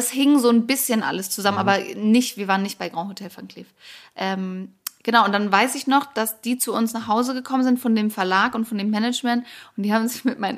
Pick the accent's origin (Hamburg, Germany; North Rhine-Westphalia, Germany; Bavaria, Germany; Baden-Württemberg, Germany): Hamburg, Germany; ich komme ja eigentlich aus Hamburg